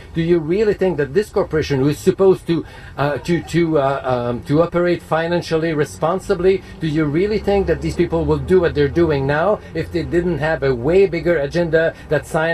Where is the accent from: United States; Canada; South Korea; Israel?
Canada; a lot of our intrinsic culture as Canadian grew up out of CBC.